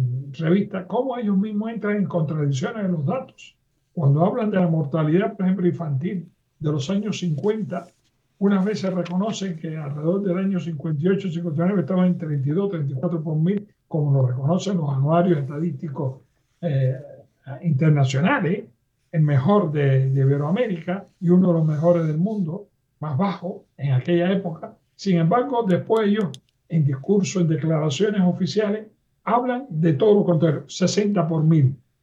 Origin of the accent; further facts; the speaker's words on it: Cuba; tengo como cubano muchos testimonios de gente